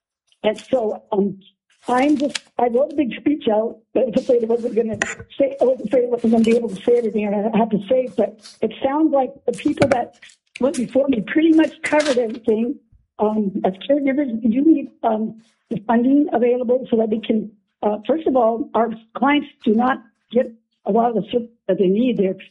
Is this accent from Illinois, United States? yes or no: no; Alaska, United States; I was born and raised in Alaska, 67 years, and I started out in Fairbanks attending nursing school, and then went to Anchorage attending nursing school, and worked in Sitka in the hospital